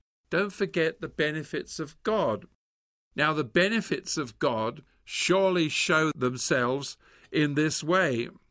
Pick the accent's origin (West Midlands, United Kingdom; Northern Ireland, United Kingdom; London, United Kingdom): London, United Kingdom; When I grew up in London, and so my dad used to take me on a Saturday to the museums, which were terribly boring for a boy.